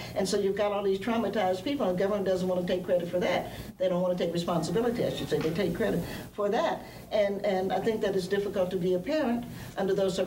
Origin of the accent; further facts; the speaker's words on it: Southern United States, United States; I'm a Southerner, so I love to cook.